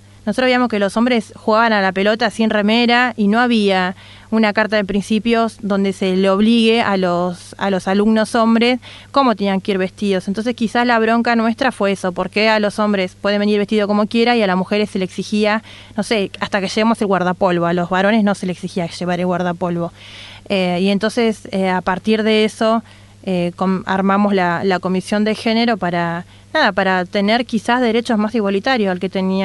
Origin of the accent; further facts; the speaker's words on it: Presidente Derqui, Buenos Aires Province, Argentina; also born or lived in Morón; Yo nací en Morón. Pero bueno, es como que solamente nací ahí. Después, cuando tenía, según lo que me cuenta mi mamá, ¿no?, cuando tenía muy pocos meses de vida, mi mamá y mi papá decidieron mudarse a Presidente Derqui, así que toda mi vida y hasta mi adolescencia viví